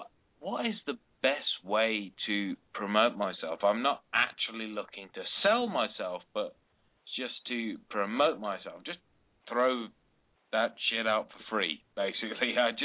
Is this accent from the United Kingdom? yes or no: yes; England, United Kingdom; No, I'm from England, I'm not from Australia.